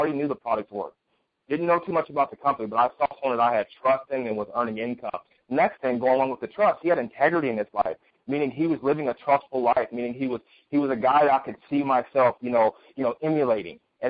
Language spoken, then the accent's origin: English; Oakland, California, United States; coming from where I grew up in Oakland, California